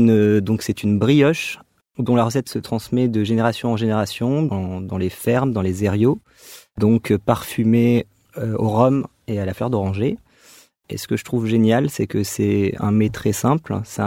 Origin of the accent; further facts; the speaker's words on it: Dax, Nouvelle-Aquitaine, France; now in Bordeaux, France; Je viens plutôt des Landes, de Dax.